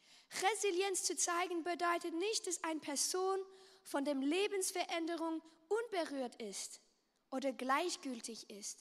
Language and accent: German; Romandy, Switzerland; German is a second language; also born or lived in United States; now in Germany; ich komme aus der französischen Schweiz. Ich bin in Amerika geboren, deswegen spreche ich eigentlich Englisch und Französisch und ich habe vor 7 Jahren Deutsch gelernt.